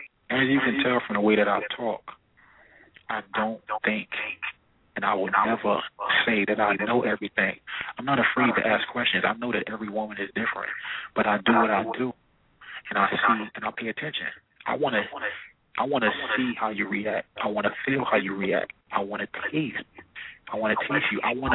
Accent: Newark, New Jersey, United States; I'm from Newark.

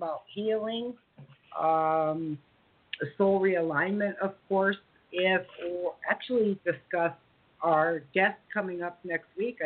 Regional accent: Connecticut, United States; I was a neighbor from Connecticut.

